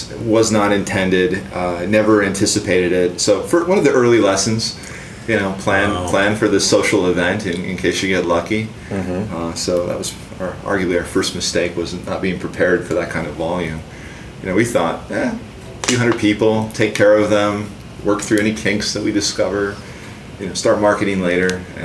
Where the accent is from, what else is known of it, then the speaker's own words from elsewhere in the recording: Minnesota, United States; I don't know if it's because I'm from Minnesota, but I find Amazon's pricing to be outrageous